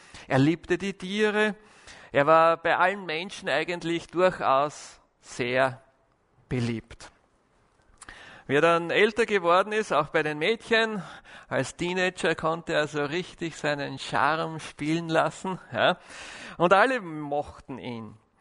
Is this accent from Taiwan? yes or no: no; Vienna, Austria; ich komme aus Wien. Meine Eltern waren Adventisten, wie ich geboren wurde. Bin also adventistisch aufgewachsen, habe in Wien die Schule besucht